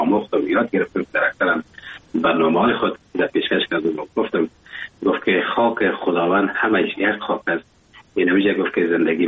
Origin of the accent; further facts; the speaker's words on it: Afghanistan; now in Germany; وقتی زمانی که من از افغانستان بر آمدم به کشور آلمان آمدم